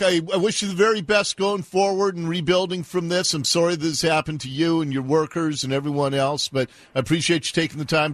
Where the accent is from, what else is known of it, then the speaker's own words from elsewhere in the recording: Seattle, Washington, United States; I was born and raised in Ballard, and I've watched what has happened with a very heavy heart.